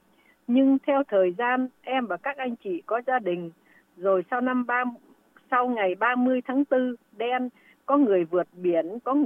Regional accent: Central Vietnam, Vietnam; sinh trưởng miền Bắc, rồi sống ở miền Trung từ thời thơ ấu, đến đại học thì mới vào miền Nam. Thành ra là … là người của ba miền hết.

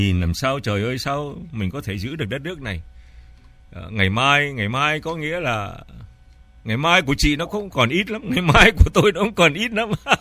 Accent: Southern Vietnam, Vietnam; now in United States; tôi sinh ở miền Bắc, sống ở miền Nam, bây giờ đang ngồi tại Hoa Kỳ nói chuyện với chị.

